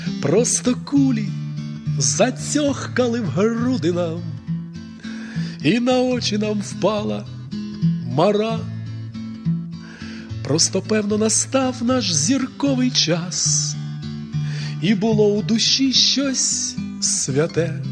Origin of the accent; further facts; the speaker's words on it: Dnipro, Dnipropetrovsk Oblast, Ukraine; Я з Дніпра